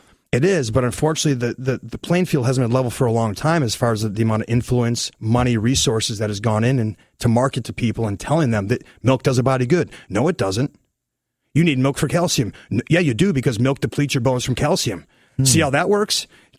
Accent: Wisconsin, United States; you know, my grandparents, I'm from Wisconsin, they had a farm.

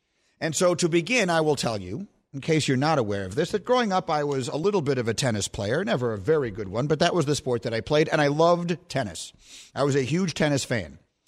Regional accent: New York, United States; I grew up in New York and rooted for the Knicks, and we hated the Pacers. And then I went to Chicago

